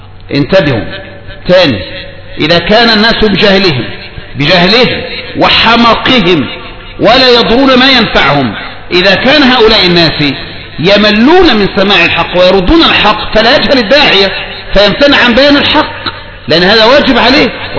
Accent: Egypt; مثل عندنا في مصر، عد من المعاصي ستمل من كثرة المعاصي

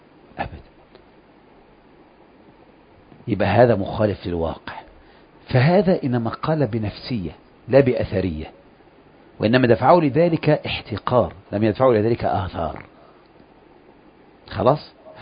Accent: Kafr El Sheikh Governorate, Egypt; أنا من كفر الشيخ

